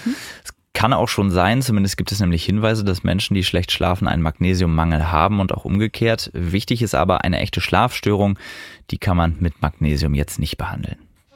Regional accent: Osnabrück, Lower Saxony, Germany; In Osnabrück passieren die schönsten Geschichten. Das ist ja meine Heimatstadt.

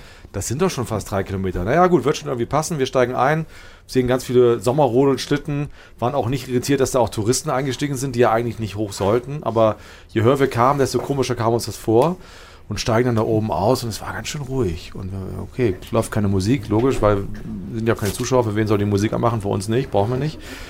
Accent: North Germany, Germany; ich komme aus dem Norden, da ist für mich alles, was bergab geht, die schwarze Piste.

